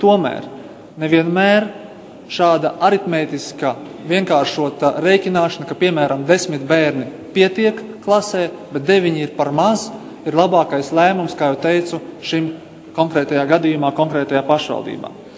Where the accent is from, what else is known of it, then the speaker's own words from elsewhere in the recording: Dagda Municipality, Latvia; manā dzimtajā novadā, Dagdas novadā, ir divas skolas